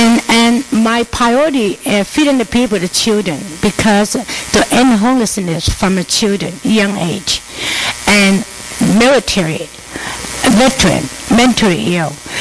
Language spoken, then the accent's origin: English; Xinjiang, China; I come from Uyghur, and I've been serving the homeless for the last 36 years now.